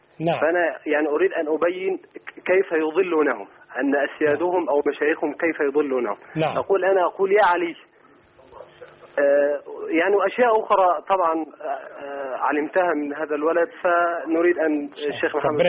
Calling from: Kuwait; أنا أتكلم من الكويت.

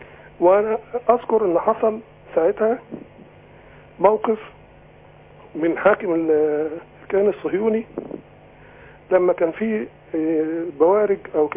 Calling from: Cairo, Cairo Governorate, Egypt; من القاهره،

